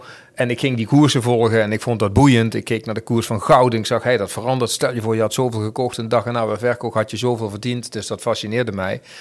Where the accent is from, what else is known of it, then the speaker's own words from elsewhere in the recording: Limburg, Netherlands; Ik ben toen vanuit het mooie Limburgse land waar ik opgegroeid ben, mijn opleiding had gehad, uiteindelijk verkast richting het Wilde Westen, zoals ik het altijd noem.